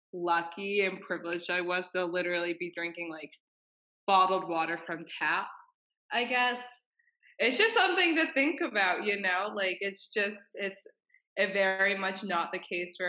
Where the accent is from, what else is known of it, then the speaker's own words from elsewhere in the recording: Maine, United States; So I grew up in Maine, and there's this huge lake called Sebago Lake